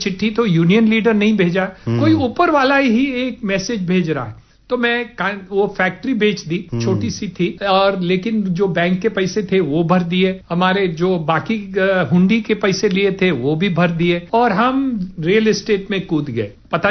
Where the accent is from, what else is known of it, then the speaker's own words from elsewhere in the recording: India; born there; मेरा जन्म तो हिंदुस्तान में हुआ है 1950।